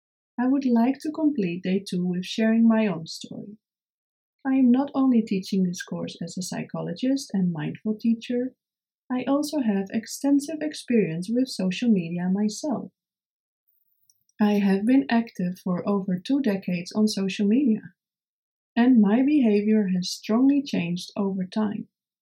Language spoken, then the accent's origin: English; Netherlands; 1,800 square miles is the size of countries like Costa Rica, Estonia, and my home country, the Netherlands.